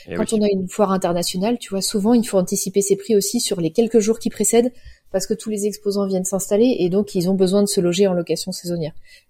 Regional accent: Cholet, Pays de la Loire, France; Moi, j'ai grandi à Cholet

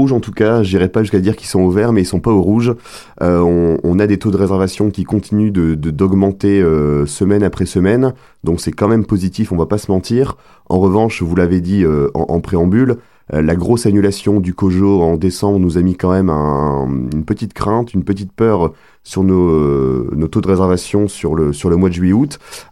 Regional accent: Lille, Hauts-de-France, France; Moi, je suis lillois depuis tout le temps, hein

